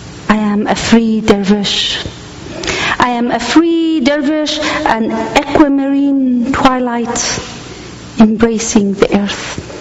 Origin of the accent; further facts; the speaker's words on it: Erbil, Kurdistan Region, Iraq; I came from Iraq, from the northern part of Iraq, city called Erbil, from a Kurdish mother and an Arab father.